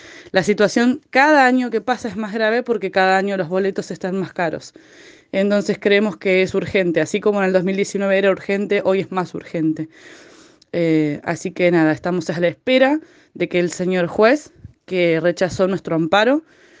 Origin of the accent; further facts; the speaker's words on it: Mar del Plata, Buenos Aires Province, Argentina; en las zonas que nosotros vivimos, que son la periferia de la ciudad y que también somos Mar del Plata.